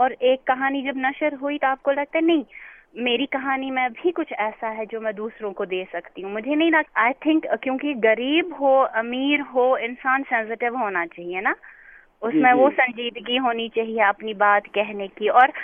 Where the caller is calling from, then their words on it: Srinagar, Jammu and Kashmir, India; جی میں سری نگر سے بات کر رہی ہوں, کشمیر نا